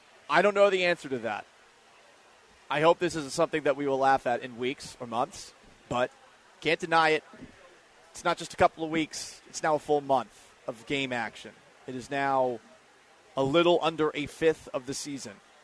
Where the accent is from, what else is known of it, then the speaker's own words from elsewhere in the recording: Boston, Massachusetts, United States; I know growing up in Boston, a lot of people had regrets over the Red Sox trading Bagwell for nothing.